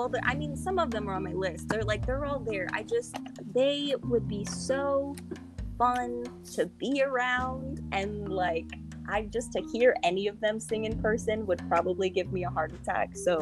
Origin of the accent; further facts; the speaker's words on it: Fredericksburg, Virginia, United States; because in my hometown of Fredericksburg, they actually do live shows pretty often